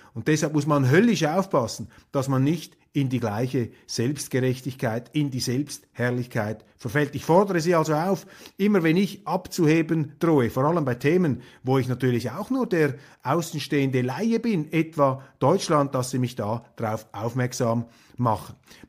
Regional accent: Switzerland; Ich ringe natürlich mit mir als Schweizer

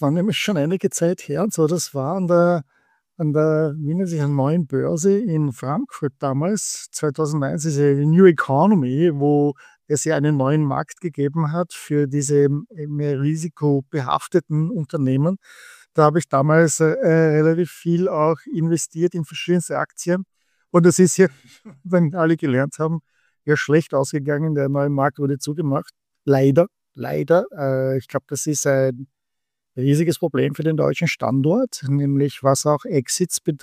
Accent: Vienna, Austria; moved away as an adult; now in United States; Also ich bin ursprünglich aus Österreich in Wien, habe bei SAP lange Jahre gearbeitet, bin auch mit SAP nach Palo Alto in der San Francisco Bay Area 2001 gezogen

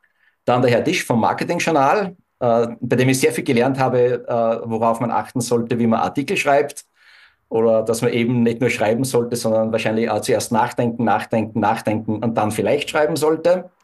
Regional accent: Rohrbach, Upper Austria, Austria; Aufgewachsen bin ich in Rohrbach in Oberösterreich. Das liegt im Mühlviertel, ganz im Norden von Österreich, im Grenzgebiet Deutschland-Tschechien. Bin auf der einen Seite weltoffen aufgewachsen, eben an der deutschen Grenze.

